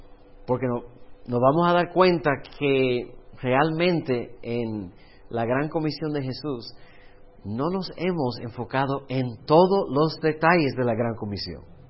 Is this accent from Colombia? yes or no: no; the South, United States; born there; de lo más sur de los Estados Unidos, donde yo nací, a lo más norte de los Estados Unidos, casi llegando a Rusia